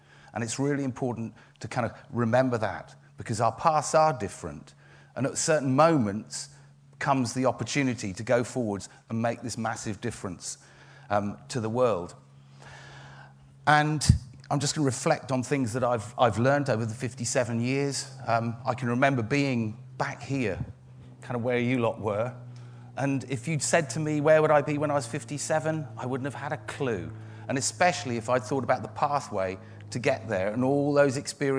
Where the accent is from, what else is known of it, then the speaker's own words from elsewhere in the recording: South West England, United Kingdom; Myself personally, I grew up on Dartmoor. My dad was a doctor, my mum was a nurse. And they took me, you know, I grew up on the edge of the moors.